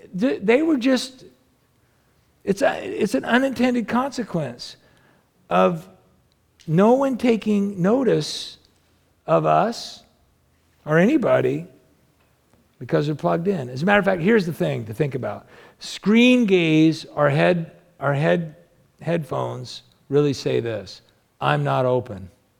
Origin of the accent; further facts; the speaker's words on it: United States; And I'm a foreigner, so they're talking to me, you know, because I'm American and I'm kind of standing out